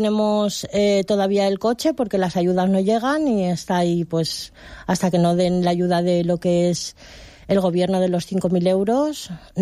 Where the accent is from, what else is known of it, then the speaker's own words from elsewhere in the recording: Altea, Valencian Community, Spain; now in Catarroja, Spain; yo soy de aquí, yo soy nacida en Altea. Entonces me subieron a UPDET, que mi madre vive en UPDET, y llevamos en UPDET desde el día 2 de noviembre.